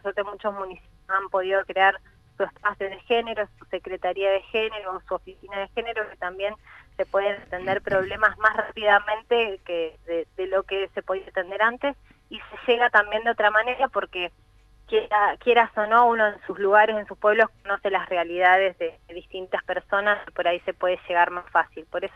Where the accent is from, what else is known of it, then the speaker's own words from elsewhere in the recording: Cervantes, Río Negro, Argentina; Sí, yo soy de Cervantes